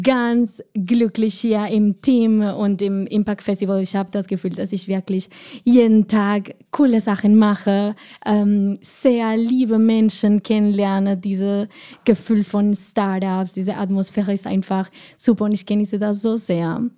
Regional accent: Colombia; German is a second language; now in Germany; Ich komme aus Kolumbien und ich mag es einfach zu glauben, dass ich einfach die Sonne mit mir immer bringe.

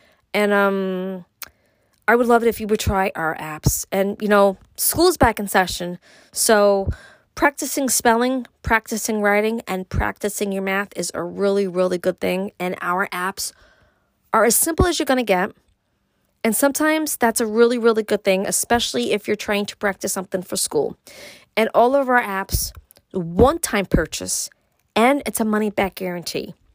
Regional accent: Brooklyn, New York, United States; now in Upstate New York, United States; what it was like for me growing up in Brooklyn and then what it took for me to move to upstate New York.

